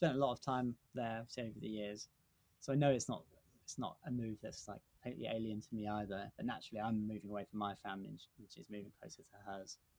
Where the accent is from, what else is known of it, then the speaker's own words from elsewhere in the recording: London, United Kingdom; I'm a Londoner, East London